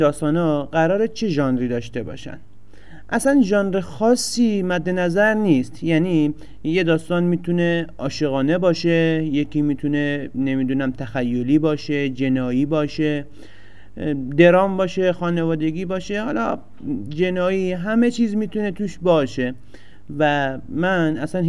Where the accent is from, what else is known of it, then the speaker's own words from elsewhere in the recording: Iran; accent: provincial; ببینید من بچه تهران که نیستم، ما شهرستانی هستیم و قطعا لهجه خوبی نداریم